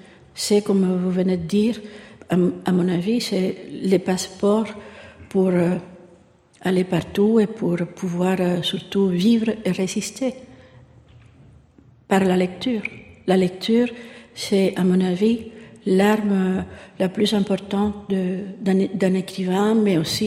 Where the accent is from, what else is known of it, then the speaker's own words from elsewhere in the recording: Cuba; moved away as an adult; Vous savez, quand je suis partie de Cuba, je ne savais pas que j'allais être interdite